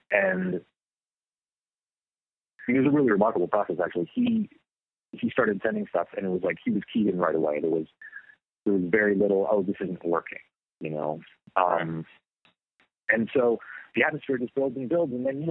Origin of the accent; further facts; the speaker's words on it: Los Angeles, California, United States; I grew up here in Los Angeles